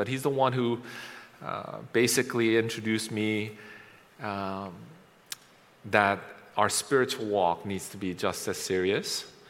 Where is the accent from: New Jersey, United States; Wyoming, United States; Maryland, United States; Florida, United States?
Maryland, United States; So we drove from Maryland. I grew up in Maryland, all the way up to Long Island.